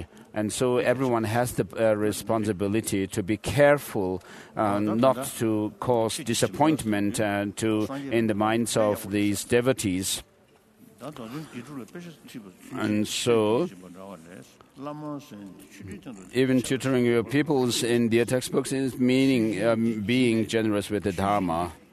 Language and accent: English; India; I'm from India, I'm in India, and I can't do much from here.